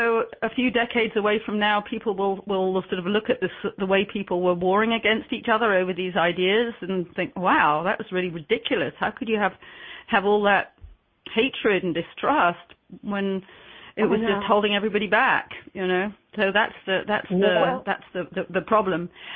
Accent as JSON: {"language": "English", "country": "United Kingdom", "said": "As a Brit, I always want to make my own tea and stuff."}